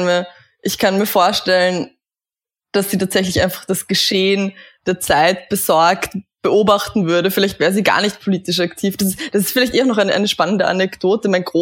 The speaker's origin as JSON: {"language": "German", "town": "Kleinhöflein", "region": "Burgenland", "country": "Austria", "tie": "born or raised there", "said": "ich bin in Burgenland aufgewachsen, in einem kleinen Vorort von Eisenstadt, Kleinhöflein heißt das. Also wir haben nicht mal ein eigenes Ortsschild"}